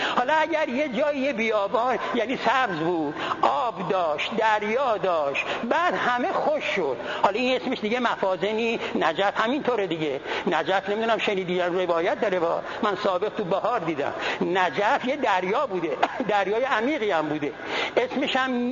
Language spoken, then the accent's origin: Persian; Tehran, Tehran Province, Iran; ما الان از تهران اومدیم اینجا، میرم تهران، آیا نمازم تمامه؟ چون مسقط و رأس من تهران بوده، یه 30 سالی هم تهران بودیم